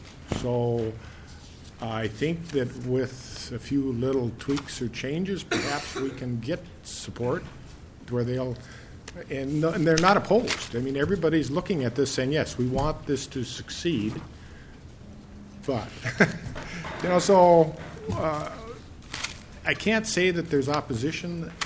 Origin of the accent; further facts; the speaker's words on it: Clearbrook, Minnesota, United States; for you folks who haven't been around me, I'm from Clearbrook. Clearbrook is the terminus for a lot of pipelines. So it's a pretty big host community.